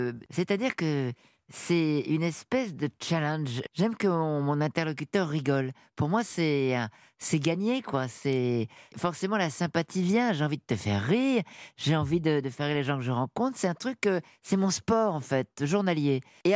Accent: Hauts-de-France, France; accent: Nord; je cultive pas mon accent du Nord en fait, parce que quand ma mère était parisienne, elle luttait contre ça.

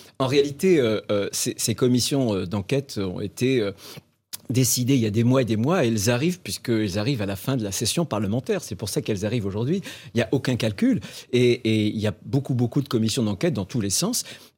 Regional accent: France; moi je suis français.

